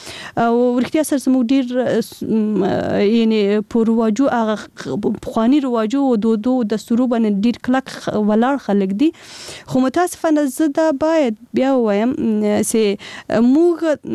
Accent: Kabul, Afghanistan; یعنی زه له کابل نه ورغلی یم.

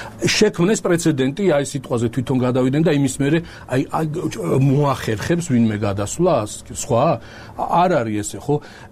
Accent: Ochamchire, Abkhazia, Georgia; born there; მოკლედ მე რო აფხაზეთში დავიბადე, პატარა ქალაქი არის ოჩამჩირე

